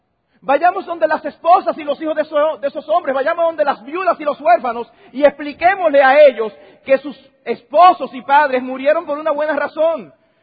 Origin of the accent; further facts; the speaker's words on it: Dominican Republic; Nosotros aquí mismo, como dominicanos, hemos cosechado las consecuencias económicas